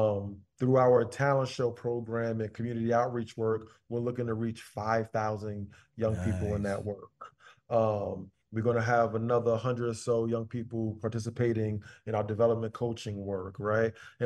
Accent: Brooklyn, New York, United States; So you can be someone who, as you talked about my accent, sometimes I'm that guy from Brooklyn

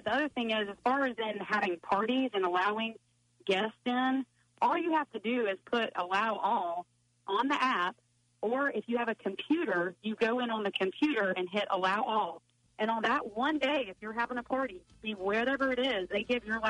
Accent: Westlake, United States; Born and raised in Westlake, and when I was two, moved back in as a civil there for 30 plus years.

